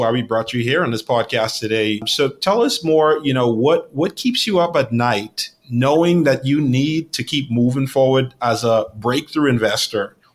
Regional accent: Bahamas; I grew up in the Bahamas, and, you know, not from a wealthy family at all.

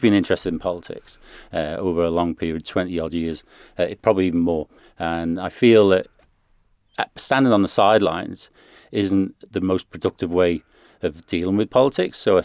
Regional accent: Ballasalla, Isle of Man; I was born in Rushen in Kentrell Carges. My father was a farmhand. And then we moved into a council house in Ballasalla

